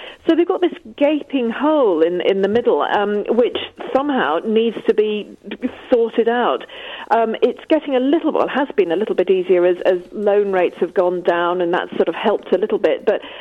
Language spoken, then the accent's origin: English; London, United Kingdom; I'm also from Notting Hill, central London, in the sunshine currently.